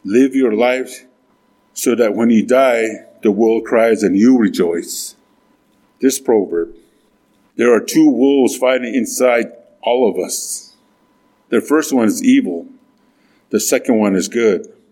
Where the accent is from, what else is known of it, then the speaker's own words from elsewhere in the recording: New Mexico, United States; My dad's from Aneth, Utah, and I'm from Nosh City, New Mexico, my mom's side. That's where we're from.